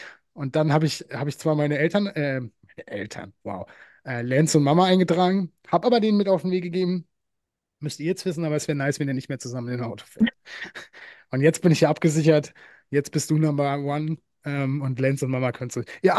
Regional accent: Baden-Württemberg, Germany; ich bin Schwabe

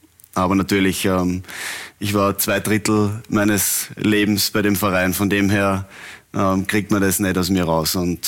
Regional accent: Vienna, Austria; aber ich bin aus Wien

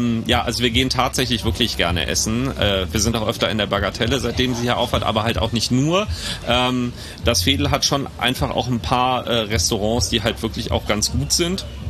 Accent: Neuss, North Rhine-Westphalia, Germany; born there; now in Cologne, Germany; Seit 2009 hier. Ich komme gebürtig aus Neuss und bin halt zum Studieren hier hingekommen.

